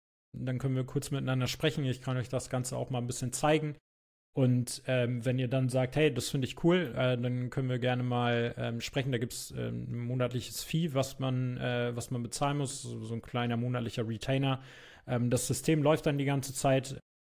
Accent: Germany; ich bin ja selber hier in Deutschland geboren und ich bin ja selber Deutscher, aber manchmal finde ich die Mentalität von den Deutschen halt auch nicht so geil

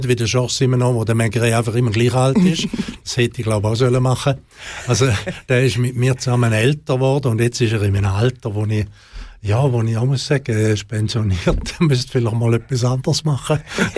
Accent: Switzerland; als Schweizer stehen wir recht gut

